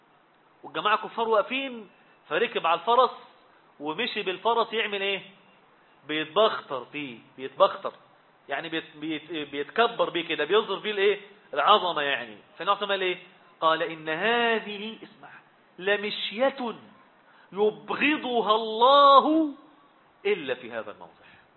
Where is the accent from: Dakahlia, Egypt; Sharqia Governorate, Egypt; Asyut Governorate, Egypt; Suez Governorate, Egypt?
Sharqia Governorate, Egypt; Zagazig; يعني مثلا ما نقول مثلا عندنا في الزقازيق أكلة حلوة جدا الناس تحبها